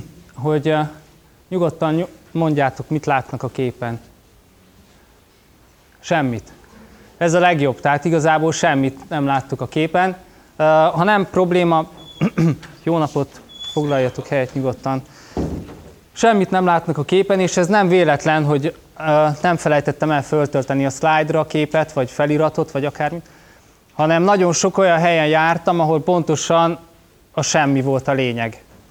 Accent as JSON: {"language": "Hungarian", "region": "Baranya", "country": "Hungary", "tie": "born or raised there", "said": "ez a mecseknek az egyik domboldala, Baranyába készült a kép, Komlótól nem messze egyébként. Én ott nőttem föl, úgyhogy azért szoktam elég gyakran járni ezen a környéken."}